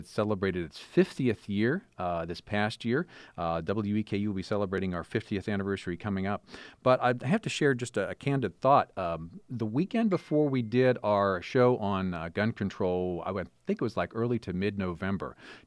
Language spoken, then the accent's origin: English; Pennsylvania, United States; I can remember the first time I picked up WNBC in New York from my hometown in Pennsylvania